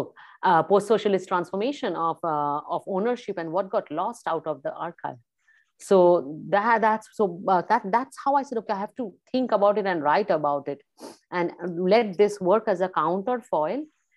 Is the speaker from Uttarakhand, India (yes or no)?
no; Kolkata, West Bengal, India; when I was growing up in Calcutta